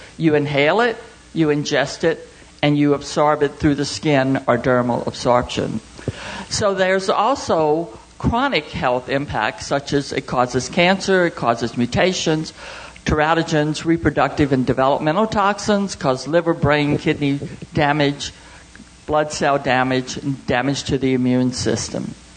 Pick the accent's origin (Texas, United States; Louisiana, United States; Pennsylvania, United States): Louisiana, United States; New Iberia; I'm from New Iberia, Louisiana. I'd like to welcome you all to Louisiana, even though it is hot and humid. We love it here.